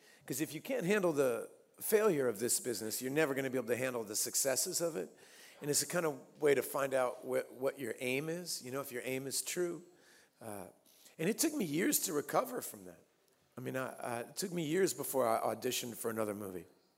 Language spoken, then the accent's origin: English; Austin, Texas, United States; born there; I was born in Austin, Texas in 1970, right?